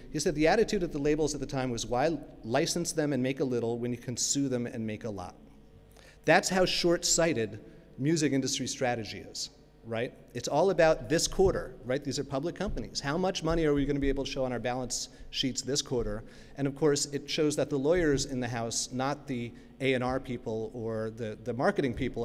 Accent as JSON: {"language": "English", "town": "Brooklyn", "region": "New York", "country": "United States", "said": "So I mentioned before, I'm a New Yorker. I come from Brooklyn, New York, right?"}